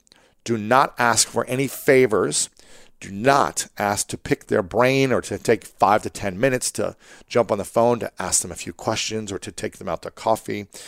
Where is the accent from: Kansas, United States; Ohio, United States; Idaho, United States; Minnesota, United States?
Ohio, United States; People from Ohio have a lot of pride and we kind of stick together. And so I would say, hey, I'm from Ohio as well.